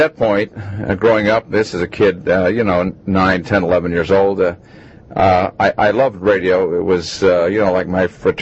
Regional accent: Los Angeles, California, United States; born there; But I was born in Los Angeles Hospital, the California Lutheran Hospital.

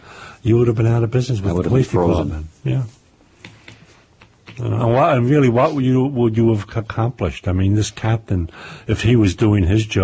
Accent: Brooklyn, New York, United States; accent: New York; This is all true. Yes. This is all true. I was born in Brooklyn. I was born on Ostrand Avenue in Brooklyn, and since then I've moved around a lot.

